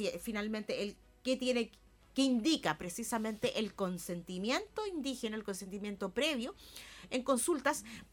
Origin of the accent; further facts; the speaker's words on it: Chile; somos chilenos y chilenas